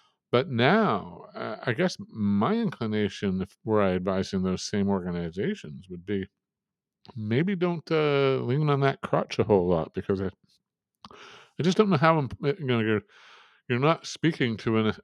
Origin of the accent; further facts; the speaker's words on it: Canada; Look, we're Canadian, so we're going to bring a bit of a skewed perspective to this.